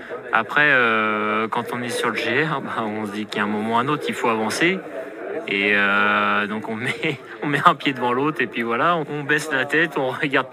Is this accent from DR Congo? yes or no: no; Normandy, France; j'ai 30 ans et puis je viens de Normandie.